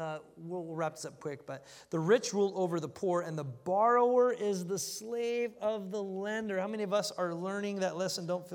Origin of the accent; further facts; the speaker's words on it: Jerusalem, Jerusalem District, Israel; English is a second language; Like growing up in Israel, I'm like, downtown Jerusalem, there's a lion in the streets.